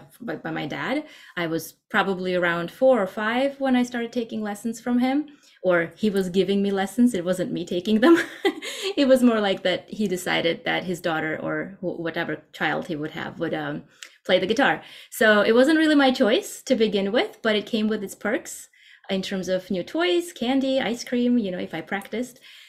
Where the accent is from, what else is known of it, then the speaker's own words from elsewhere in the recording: Armenia; now in United States; guitar became the reason we moved to the United States. I'm from Armenia originally